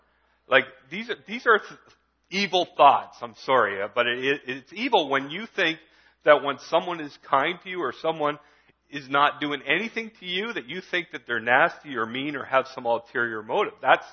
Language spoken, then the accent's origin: English; Canada; I'm a Canadian. Yeah, I'm proud. I'm Canadian. I was blessed by God to be born in this country.